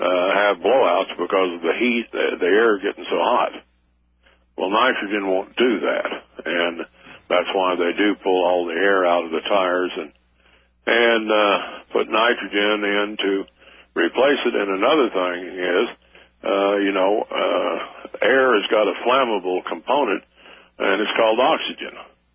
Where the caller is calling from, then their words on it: Oklahoma, United States; I'm calling from Oklahoma.